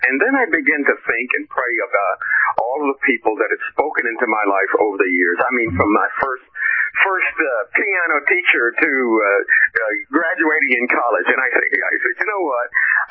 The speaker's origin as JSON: {"language": "English", "town": "Danville", "region": "Kentucky", "country": "United States", "said": "I'm from Danville."}